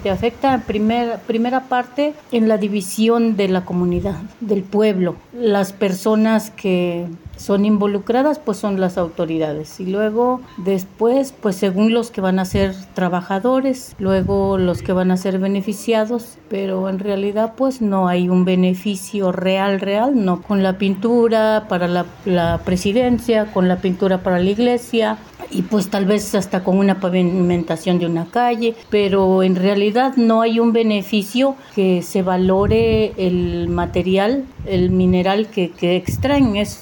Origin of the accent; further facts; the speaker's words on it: Acatepec, Guerrero, Mexico; Bueno, yo soy del pueblo de Acatepec, de la comunidad de Plan de San Miguel.